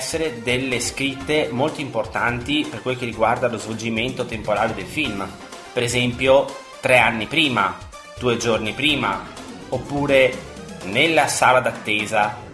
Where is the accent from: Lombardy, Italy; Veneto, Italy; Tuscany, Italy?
Veneto, Italy; per me che sono veneto